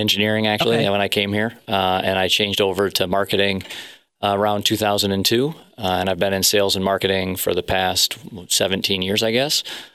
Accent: Michigan, United States; So I grew up here in West Michigan, a little bit north of here, actually north of Grand Rapids.

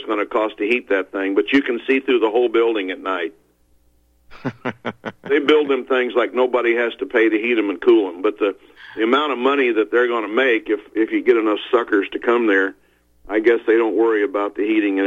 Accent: Arnold, Missouri, United States; I was just up the road from you at Fox High School in Arnold, and I don't think we had any black students at all, and we had some Mexican descent people there, yeah.

